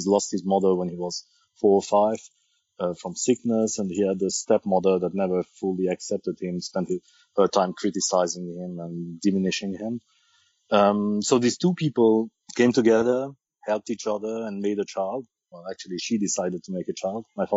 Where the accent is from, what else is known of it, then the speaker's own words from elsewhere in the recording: Meyrin, Geneva, Switzerland; So I'm 43 years old. I was born in Geneva in 1972, in the cantonal hospital of Geneva. And I grew up for the first 24 years of my life in Meran, which is a small suburb next to Geneva.